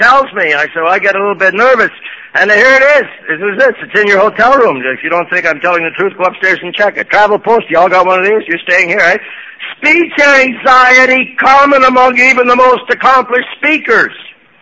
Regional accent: Montreal, Quebec, Canada; I speak a little bit funny as if I say the word out about our house, everybody always asks me, where do you come from? And my real home is Montreal, Canada.

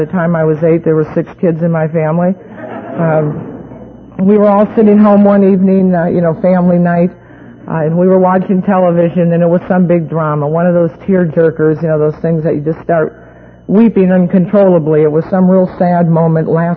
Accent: Beaver Dam, Wisconsin, United States; born there; I was born in Beaver Dam, Wisconsin. Now, that may not mean anything to you, but it's real important to me.

